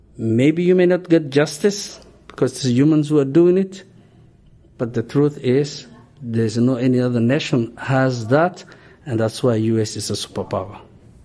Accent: Somalia; now in United States; I am from Somalia and came to United States in 1999.

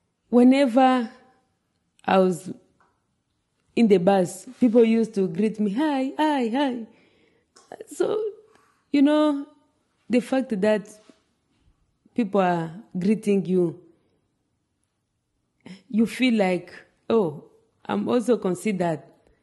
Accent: DR Congo; English is a second language; moved away as an adult; now in United States; I'm original from Congo, DRC, and this is my 5th year in USA. I'm planning to apply for citizen.

